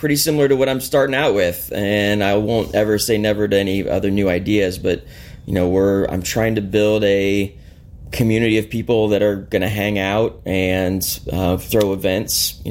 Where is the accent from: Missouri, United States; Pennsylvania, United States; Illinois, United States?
Missouri, United States; St. Charles; I grew up in St. Charles, went to Mizzou, and after college moved into this neighborhood.